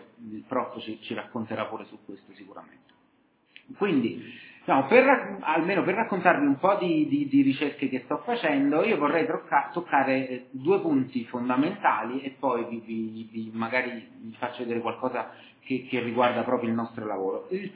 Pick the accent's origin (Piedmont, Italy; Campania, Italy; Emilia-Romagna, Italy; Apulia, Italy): Campania, Italy; Naples; Io anche furbescamente da buon napoletano